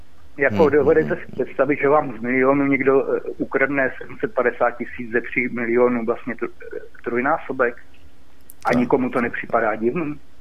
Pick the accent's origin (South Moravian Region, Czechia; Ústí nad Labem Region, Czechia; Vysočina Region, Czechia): Vysočina Region, Czechia; Jihlava; já jsem teda z Jihlavy